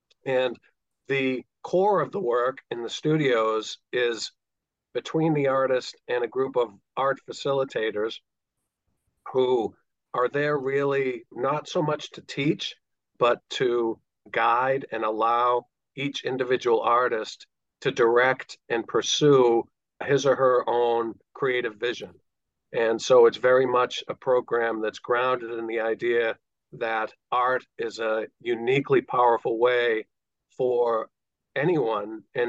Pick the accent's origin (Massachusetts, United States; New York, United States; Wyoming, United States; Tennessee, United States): Massachusetts, United States; So I grew up here in Massachusetts. I've spent my whole life here around Boston.